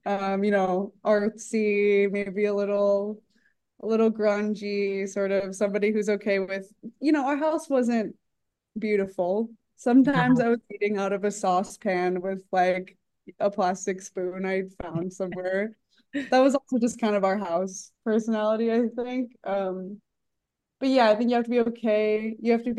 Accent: Michigan, United States; I grew up pretty Baptist in Michigan, and so I was like a church kid. I went to Baptist school until I was 13

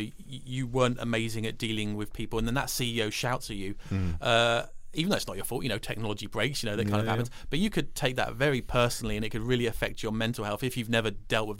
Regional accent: United Kingdom; being a British person, I was honest and, you know, quite realistic about what my skills were.

